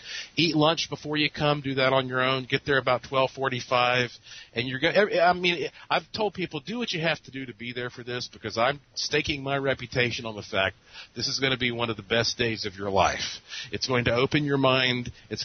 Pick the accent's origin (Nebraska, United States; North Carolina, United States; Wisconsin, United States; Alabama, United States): North Carolina, United States; Asheville; since it's happening there in Asheville, my hometown.